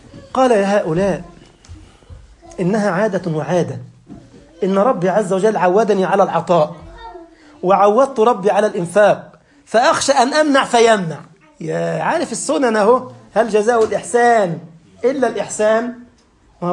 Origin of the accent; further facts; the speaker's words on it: Egypt; والله عندنا في مصر واحد عملها كده